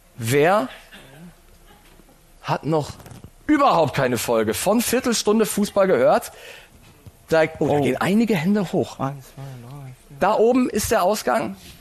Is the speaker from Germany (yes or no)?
yes; Paderborn, North Rhine-Westphalia, Germany; Paderborn.